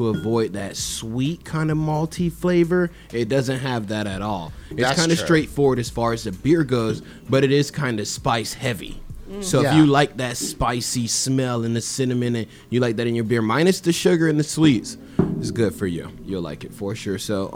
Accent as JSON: {"language": "English", "region": "the South", "country": "United States", "said": "I'm from the South, too, and my family owned a landscaping nursery for like 30 years."}